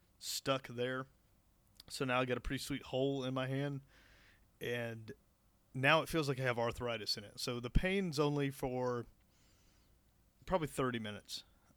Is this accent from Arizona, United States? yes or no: no; Florida, United States; I'm from Florida, so my brain immediately went snake.